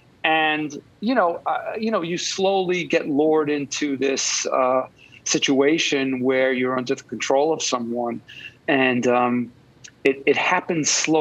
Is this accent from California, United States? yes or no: no; Long Island, New York, United States; now in Manhattan, United States; I live in Manhattan, and I grew up in Long Island in a middle-class family.